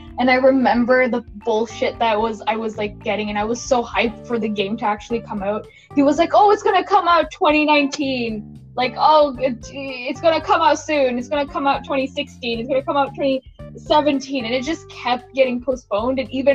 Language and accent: English; Calgary, Alberta, Canada; born there; Even though I was born in Calgary, I felt very fresh off the boat.